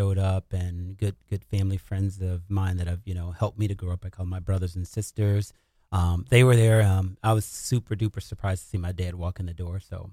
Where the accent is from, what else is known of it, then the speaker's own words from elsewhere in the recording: Mississippi, United States; We grew up in the South, so I was born in Mississippi